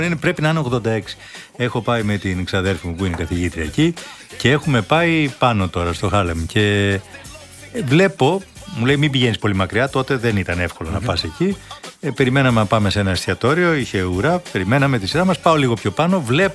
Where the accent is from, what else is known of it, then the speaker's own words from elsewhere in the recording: Greece; Και με ρωτάνε, από πού είσαι, τους λέω, από την Ελλάδα. Αν είσαι από την Ελλάδα, είναι εντάξει.